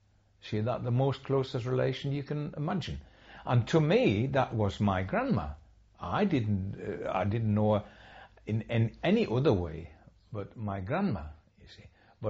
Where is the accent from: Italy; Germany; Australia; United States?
Germany; Duisburg, North Rhine-Westphalia; born there; English is a second language; I was born in Duisburg, West Germany, on March the 28th, 1924.